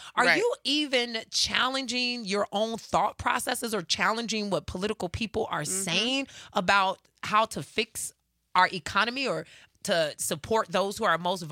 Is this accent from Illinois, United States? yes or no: yes; Chicago, Illinois, United States; And back in the day, I remember back in the day growing up in Chicago. For folks who don't know, I grew up in the hood in Chicago.